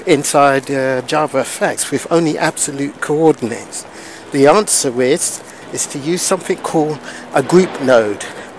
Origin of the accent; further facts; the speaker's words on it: London, United Kingdom; I'm speaking to you from the lovely city of London, my hometown. It's a lovely sunny day here